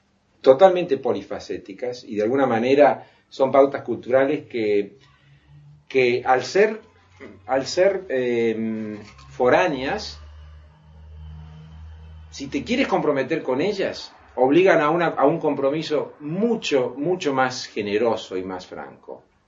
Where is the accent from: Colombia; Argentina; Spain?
Argentina; moved away as an adult; cuando salí de la Argentina, me fui a Estados Unidos a estudiar y después a practicar.